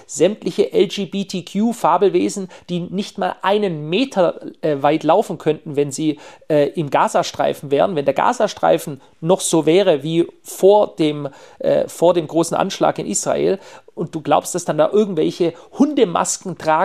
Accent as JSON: {"language": "German", "town": "Stuttgart", "region": "Baden-Württemberg", "country": "Germany", "tie": "born or raised there", "said": "ich spreche jetzt nur mal von meiner alten Heimat in Stuttgart."}